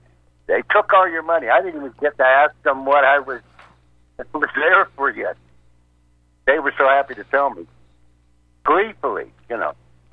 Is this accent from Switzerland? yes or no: no; Greensburg, Pennsylvania, United States; But I'm from Greensburg area.